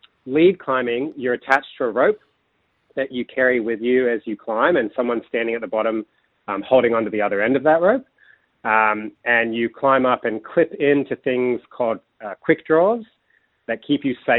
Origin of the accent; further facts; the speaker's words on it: United States; accent: American; now in Australia; I've been here for a while. I just can't get rid of my American accent, unfortunately.